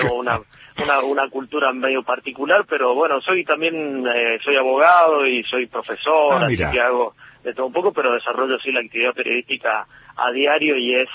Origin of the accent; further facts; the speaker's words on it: San Rafael, Mendoza, Argentina; lo que hoy somos como ciudad de San Rafael